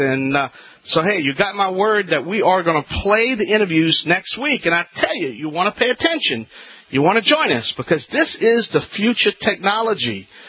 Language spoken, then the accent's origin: English; Louisiana, United States; That's right, I'm the Cajun man from the Bayou Land.